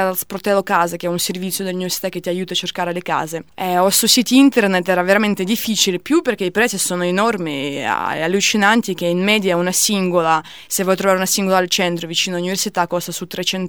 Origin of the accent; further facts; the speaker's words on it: Moscow, Russia; Italian is a second language; a Mosca, siccome provengo da Mosca, che è una città veramente grande, con tantissime università